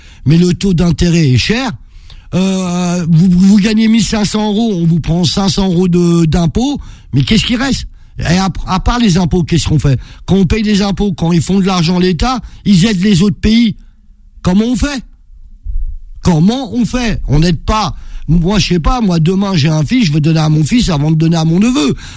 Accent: Paris, Île-de-France, France; C'est de l'amour à Belleville. On est là, on essaie tous de se défendre.

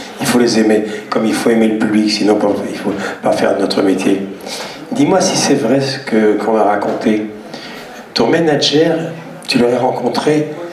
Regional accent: Vire, Normandy, France; je suis passé devant le stade Pierre Comte, le stade de mon enfance, où j'étais supporter de l'USM à l'époque, du USM Vire.

